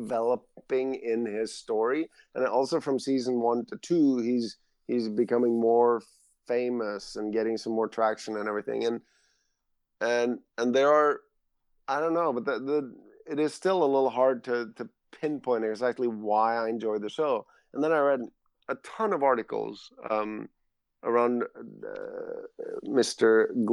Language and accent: English; Norway; being a white man born and raised in Norway.